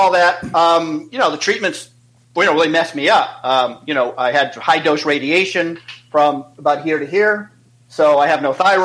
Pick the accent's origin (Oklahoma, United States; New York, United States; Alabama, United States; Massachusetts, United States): New York, United States; Brooklyn; Again, we're from Brooklyn. You know, you tough it out, right? We don't wear our problems on our sleeves here, right?